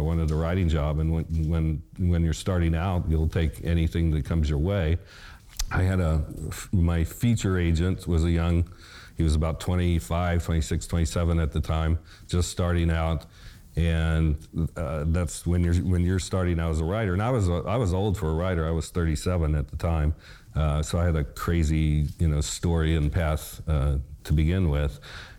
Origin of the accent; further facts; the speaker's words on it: Dallas, Texas, United States; and because I grew up in Dallas, so I knew in a way.